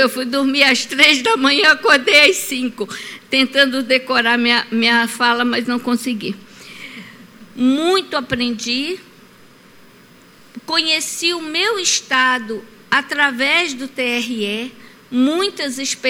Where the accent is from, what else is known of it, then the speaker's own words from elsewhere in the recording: Loanda, Paraná, Brazil; born there; ele é conhecido em Loanda como um prefeito, digamos, um dos mais, dizem o mais honesto que minha cidade já teve.